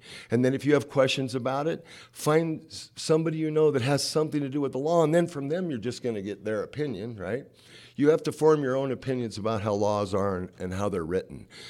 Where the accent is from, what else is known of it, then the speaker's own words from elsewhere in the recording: California, United States; This is the most progressive Republican state, and I come from California, guys.